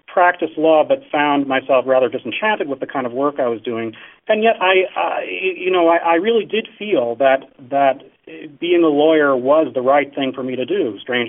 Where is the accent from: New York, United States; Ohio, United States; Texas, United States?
New York, United States; also born or lived in Chicago / Seattle; spent some time in Chicago, and then I moved to Seattle, and I thought, well, I need to get back to my hometown, which was New York.